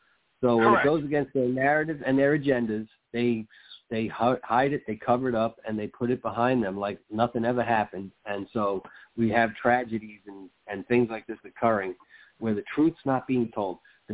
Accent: New York, United States; and I grew up in New York, of all places.

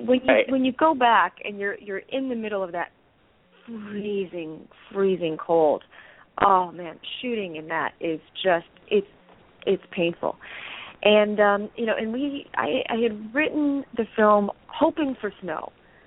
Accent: Chicago, Illinois, United States; I grew up in Chicago, so I grew up with those kind of winters.

